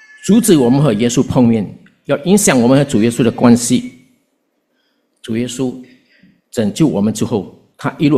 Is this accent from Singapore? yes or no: yes; Singapore; 我们新加坡人不结婚，其中的原因是拿不到房子